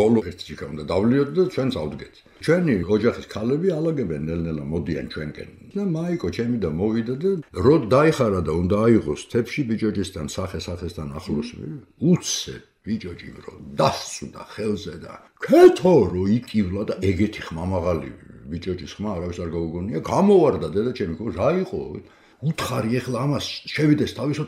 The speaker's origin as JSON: {"language": "Georgian", "region": "Tbilisi", "country": "Georgia", "tie": "born or raised there", "said": "გავიზარდე ვერაზე. ჩვენი სახლი იყო შტაბბინა თბილისის."}